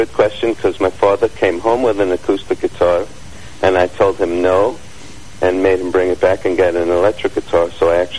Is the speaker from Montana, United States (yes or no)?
no; New York City, New York, United States; born there; I was born in New York City, in Brooklyn, New York.